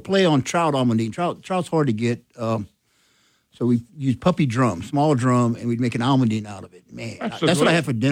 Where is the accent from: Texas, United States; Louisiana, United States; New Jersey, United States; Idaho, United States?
Idaho, United States; born there; which is probably more in my wheelhouse since I was born in Idaho.